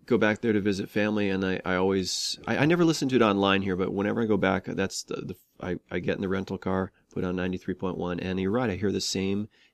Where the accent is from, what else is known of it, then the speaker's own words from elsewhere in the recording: Valparaiso, Indiana, United States; I grew up in the Midwest. I grew up in Valparaiso, Indiana